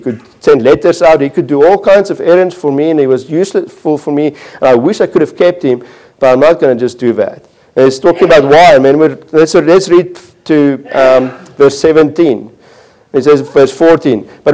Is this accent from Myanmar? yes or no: no; South Africa; now in United States; we come from South Africa